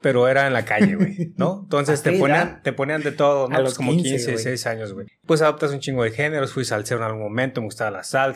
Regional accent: Iztapalapa, Mexico City, Mexico; yo soy, soy nacido en Iztapalapa, pero nada, no, soy del barrio Nesa

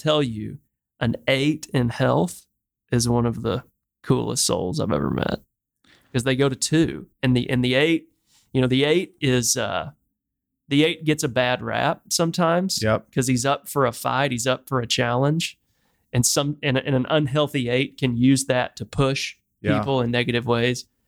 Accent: Waco, Texas, United States; I'm a redneck from Waco, Texas.

